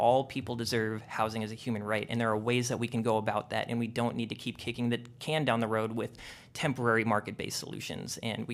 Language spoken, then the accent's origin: English; Cedar Falls, Iowa, United States; I grew up in Cedar Falls, Iowa, and we have a public utilities company, and it's a massive source of revenue for the city.